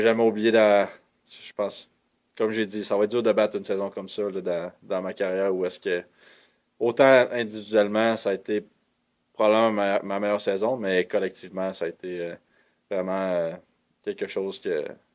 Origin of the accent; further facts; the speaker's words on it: Saint-Cyprien, Quebec, Canada; also born or lived in Rivière-du-Loup; à la base, je viens de Saint-Cyprien, qui est un petit village d'environ 1000 personnes, environ à 40 minutes de Rivière-du-Loup.